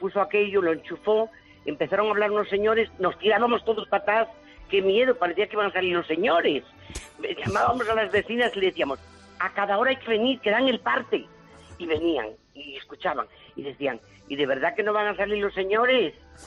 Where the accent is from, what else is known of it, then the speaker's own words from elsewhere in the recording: Val de San Lorenzo, Castile and León, Spain; cuando yo era muy pequeñita, que ahora ya soy mayor, pues en mi pueblo, que era Valde San Lorenzo, un pueblo precioso, el pueblo de las mantas, pues a casa de mis abuelos vino el primer aparato de radio